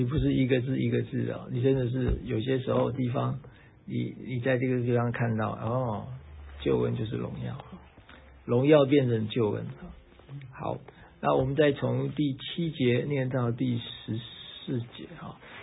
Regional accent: China; 你知道我们中国人有人讲话是很负面的，对不对？

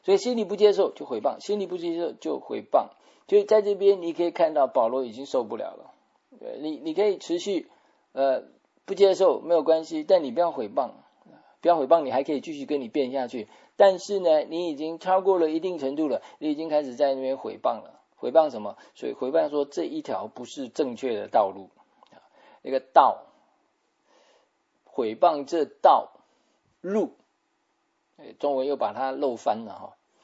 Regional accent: China; 不像我们中国人呢，有这种特性叫做死不认错

